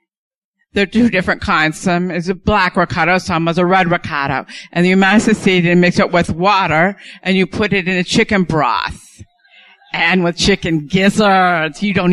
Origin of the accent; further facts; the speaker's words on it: Orange Walk Town, Orange Walk District, Belize; I grew up in Belize. It's a little country, close to Mexico, beside Mexico. I lived in the center of it. And that red picture on the right, that's Orange Walk Town where I used to live.